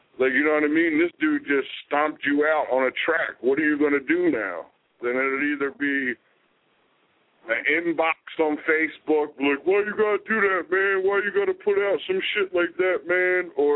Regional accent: Philadelphia, Pennsylvania, United States; I'm from Philly, and if anybody knows any history about Philly rappers, that's what Philly does.

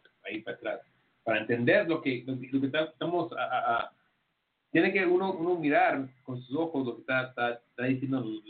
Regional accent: Mexico; muchos de nosotros, como mexicanos, que no o latinos, somos católicos

